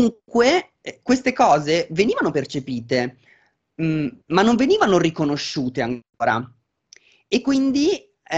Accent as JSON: {"language": "Italian", "town": "Milan", "region": "Lombardy", "country": "Italy", "tie": "born or raised there", "said": "E io sono nato nel 1990 a Milano e sono cresciuta a Milano, quindi insomma, città molto grande"}